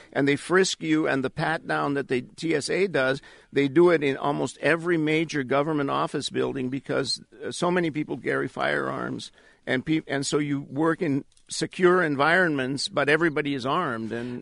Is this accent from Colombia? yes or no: yes; Cali, Valle del Cauca, Colombia; you could buy ammunition from about four guys on each corner of the main plaza of Cali, Colombia, my hometown.